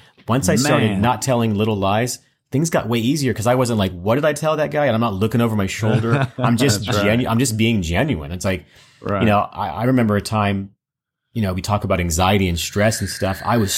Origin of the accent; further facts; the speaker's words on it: Kentucky, United States; So I lied to my new school to be cool. I was from California, not from Kentucky.